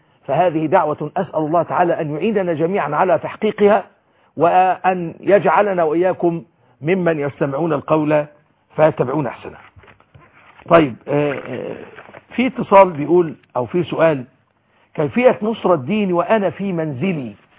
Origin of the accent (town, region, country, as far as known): Egypt